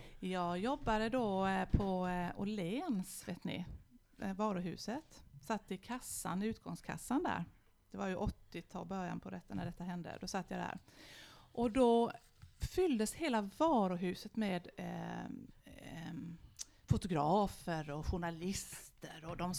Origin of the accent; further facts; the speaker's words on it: Karlskrona, Blekinge, Sweden; born there; Sen är min Karlskrona är ju då min, där jag är född, och där är ju havet, vet ni.